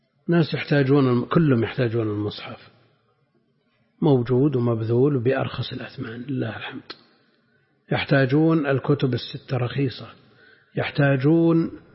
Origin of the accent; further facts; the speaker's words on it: Najd, Saudi Arabia; لا سيما عندنا في نجد أكثر، يمكن حدود 10 نسخ